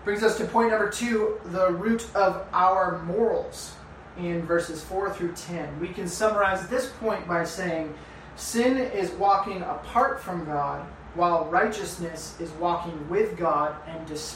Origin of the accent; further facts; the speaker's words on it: Hanford, California, United States; growing up in Hanford in the Valley, there's fog all the time.